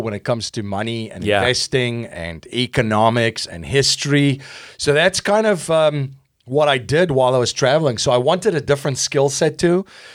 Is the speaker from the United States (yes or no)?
no; South Africa; growing up in South Africa, I grew up during a very interesting time there.